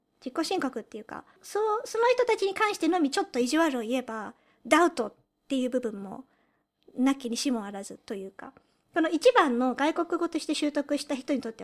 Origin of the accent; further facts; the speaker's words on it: United Kingdom; 私たちとか、イギリスで育ったので